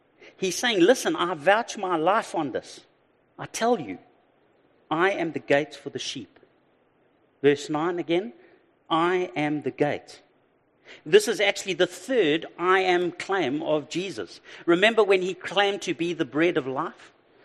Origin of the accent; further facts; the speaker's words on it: Durban, KwaZulu-Natal, South Africa; Now, I'm from Durban, and the school thing's not a big thing